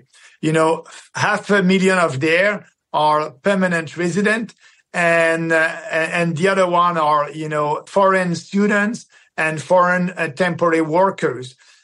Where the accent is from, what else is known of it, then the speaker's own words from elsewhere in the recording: Canada; our slice as an individual, as a Canadian, our slice of the pie is smaller.